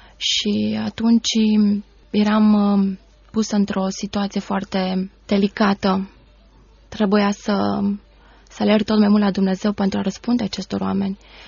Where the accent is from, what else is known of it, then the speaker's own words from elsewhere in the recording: Bucharest, Romania; M-am născut în București, sunt crescută în București, m-am născut într-o familie destul de numeroasă, suntem 9 frați, părinții sunt creștini. Am frecventat Biserica Creștină după Evanghelie